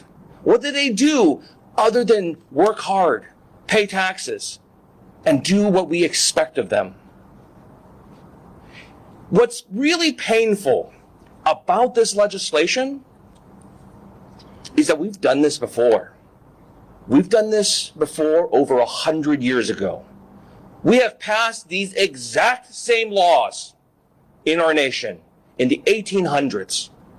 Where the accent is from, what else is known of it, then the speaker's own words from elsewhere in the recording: Houston, Texas, United States; moved away; also born or lived in China; I was born in China, and I came to this country with my parents, and I became a United States citizen. I want to show you something. This is the house I grew up here, right here in Houston.